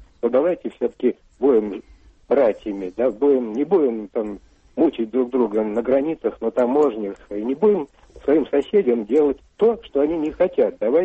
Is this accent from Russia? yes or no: no; Belarus; я как частное лицо, как белорус, могу утверждать обратное